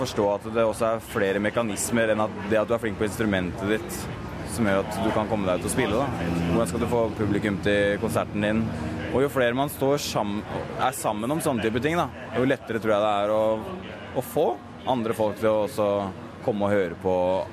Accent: Oslo, Norway; altså samhold eller community hjemme I Oslo, undervise kanskje mer.

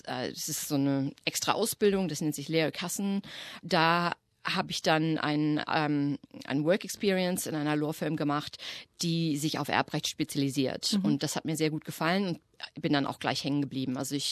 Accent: Flensburg, Schleswig-Holstein, Germany; moved away as an adult; now in Australia; Also ich bin 1995 nach Australien ausgewandert. Ich komme ursprünglich aus Flensburg, an der dänischen Grenze. Bin da zur Schule gegangen, ich habe eine Waldorfschule besucht und habe dann in Passau in Bayern Jura studiert.

